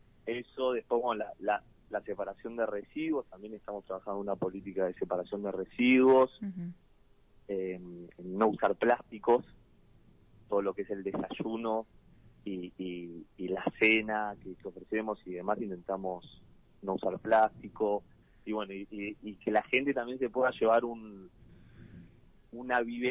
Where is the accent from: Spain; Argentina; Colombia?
Argentina; Ushuaia, Tierra del Fuego; fueguino, soy de Ushuaia, sí.